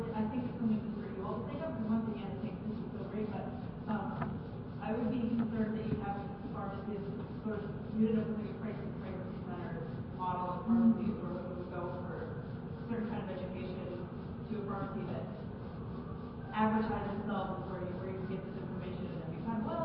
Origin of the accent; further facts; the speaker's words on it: Washington, United States; I'm from Washington State, and we have a lot of really great reproductive laws.